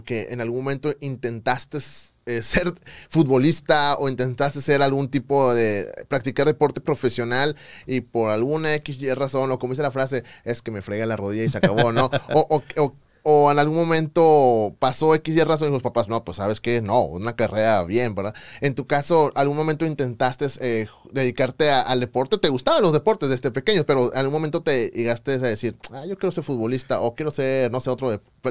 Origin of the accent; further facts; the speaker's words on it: Monterrey, Nuevo León, Mexico; Yo soy de Monterrey. Le voy a Rayados